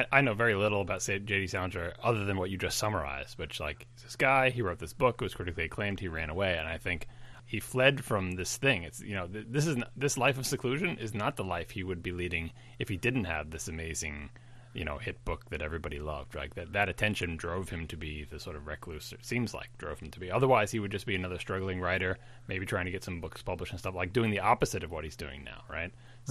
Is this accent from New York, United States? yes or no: yes; New York, United States; growing up on Long Island, you go into the city to just do, you know, city stuff, like everybody does all the touristy things